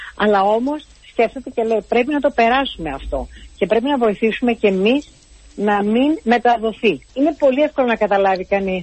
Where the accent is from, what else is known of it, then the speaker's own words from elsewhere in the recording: Greece; Καταρχήν είμαι Ελληνίδα. Και σαν Ελληνίδα, ο πατέρας μου με δίδαξε να έχω κουράγιο και φιλότιμο.